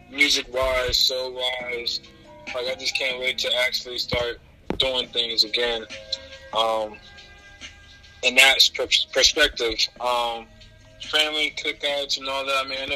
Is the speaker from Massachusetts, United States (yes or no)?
no; Columbus, Ohio, United States; I'm from Columbus, Ohio.